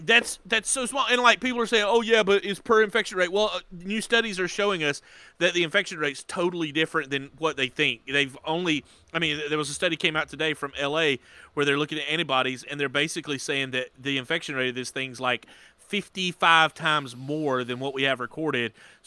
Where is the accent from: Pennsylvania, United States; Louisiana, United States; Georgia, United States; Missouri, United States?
Georgia, United States; my home state of Georgia feels this way.